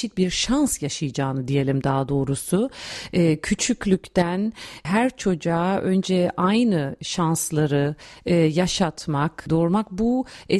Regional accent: Hamburg, Germany; Türk kökenli bir Alman olarak tabii ki oluyorum. Çünkü Hamburg'da doğmuşum, büyümüşüm. Tabii yani buranın bir insanıyım

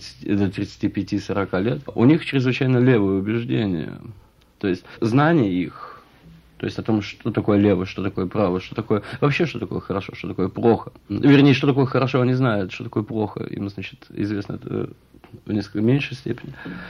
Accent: Russia; ясно, что я из России

